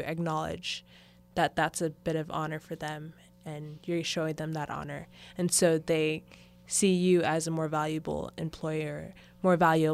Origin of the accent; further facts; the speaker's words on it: Pasadena, California, United States; If you're just an American like me, born and raised in Pasadena